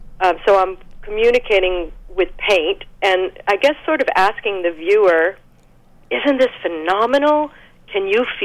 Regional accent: New England, United States; I grew up in New England, and I love the change of seasons.

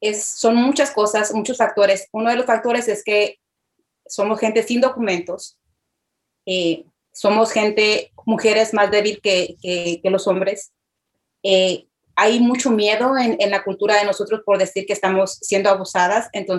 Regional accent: Mexico; Y también creo que la cultura influye mucho porque yo soy de México

